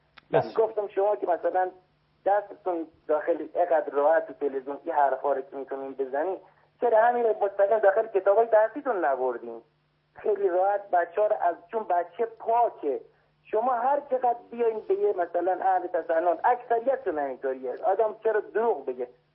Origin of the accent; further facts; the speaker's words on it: Afghanistan; من افغانی هستم، مادرمون سنی بوده